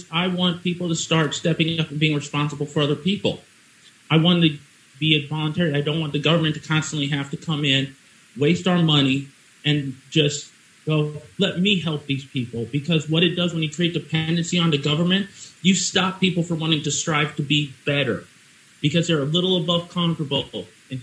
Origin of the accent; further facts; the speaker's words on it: Illinois, United States; because I came from Illinois, the Chicagoland area, and I was a registered libertarian in Illinois.